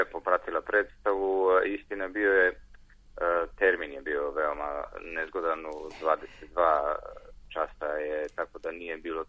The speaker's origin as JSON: {"language": "Serbian", "region": "Šumadija", "country": "Serbia", "tie": "born or raised there", "said": "ja sam i sam rodom iz Šumadije"}